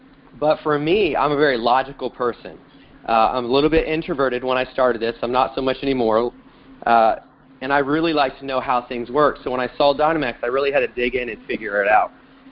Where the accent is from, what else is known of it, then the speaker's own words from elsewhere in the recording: Texas, United States; I can't wait to see everybody in 2 weeks coming to my hometown here, down to Texas to get together and learn and train